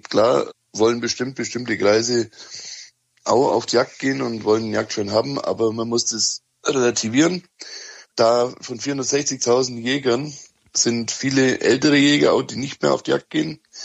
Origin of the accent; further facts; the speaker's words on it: Bavaria, Germany; Also, ich komme aus Bayern. Und ich gehe seit einigen Jahren auf die Jagd und ich bin in der Jägerfamilie aufgewachsen.